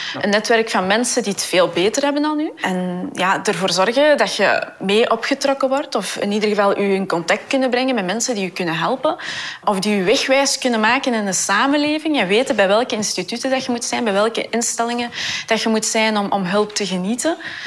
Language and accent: Dutch; Mol, Antwerp, Belgium; Ik ben zelf opgegroeid in De Kempen. Geboren en getogen, Mol. Als een van de eerste gezinnen met migratieachtergrond ook een Mol. Mijn grootouders waren in ieder geval een van de eerste.